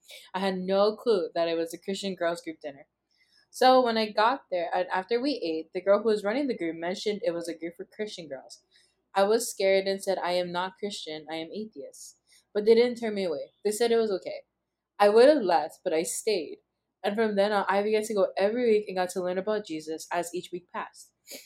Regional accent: Oahu, Hawaii, United States; I am 18 years old, and I am from Oahu, Hawaii.

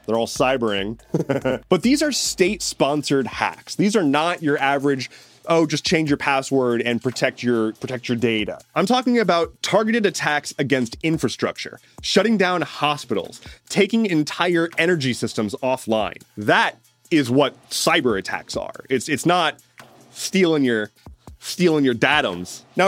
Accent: United States; But my home country is on fire. Literally. Alive. So anyway, the United States is 1 week from the government shutting down.

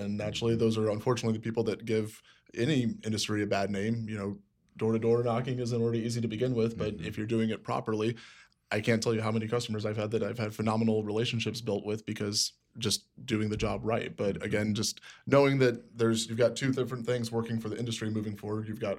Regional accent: Peoria, Illinois, United States; Again, I'm from Peoria, so enough things lined up.

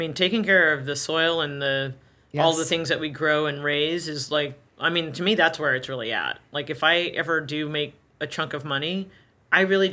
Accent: San Francisco, California, United States; I'm from San Francisco.

